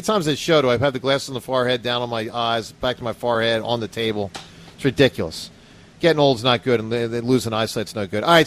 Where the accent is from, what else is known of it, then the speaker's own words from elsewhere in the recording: Philadelphia, Pennsylvania, United States; there's a sense of pride as a Philadelphian that it's part of how we're wired.